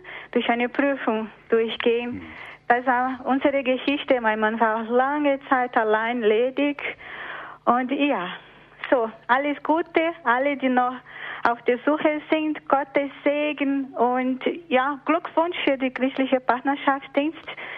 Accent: Brazil; now in Germany; ich komme aus Brasilien.

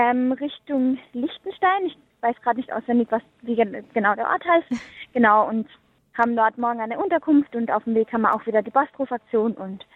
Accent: Carinthia, Austria; born there; now in Vienna, Austria; Ich bin 23 Jahre alt, habe Pädagogik studiert, bin gebürtige Kärntnerin, das heißt aus dem Süden von Österreich, und wohne seit kurzer Zeit in Wien.

